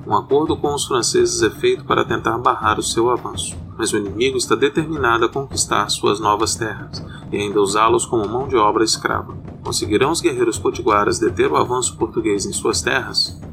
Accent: Vitória, Espírito Santo, Brazil; also born or lived in Natal; Tenho 42 anos e sou de Natal, Rio Grande do Norte, mas desde pequeno fui para a cidade de Vitória, no Espírito Santo, e lá vivi até 2007.

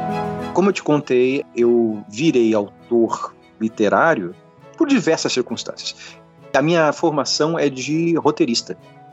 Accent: Mato Grosso do Sul, Brazil; eu comecei a escrever lá na minha terrinha, lá em Mato Grosso do Sul.

